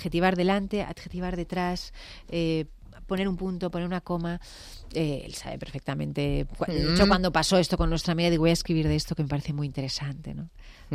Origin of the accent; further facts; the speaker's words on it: Barcelona, Catalonia, Spain; yo que soy de Barcelona